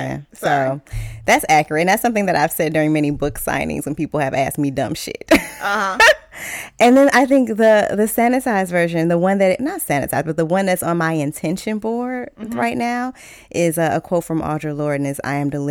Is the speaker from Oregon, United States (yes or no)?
no; Cleveland, Ohio, United States; So the first one is I'm an Aries from Cleveland.